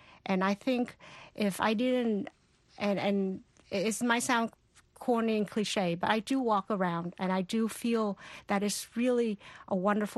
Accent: Port Arthur, Texas, United States; I grew up in Port Arthur, Texas, that's when we first arrived.

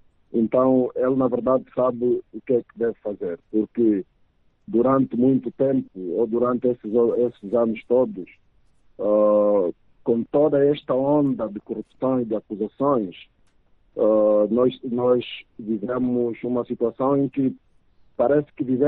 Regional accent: Angola; E das nossas relações como angolanos. Nós nos definíamos como militantes e não como angolanos.

